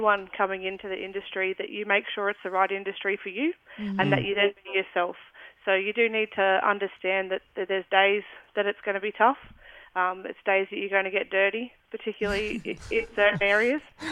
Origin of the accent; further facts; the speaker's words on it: Mount Isa, Queensland, Australia; I grew up in Mount Isa, so I've grown up in a mining world.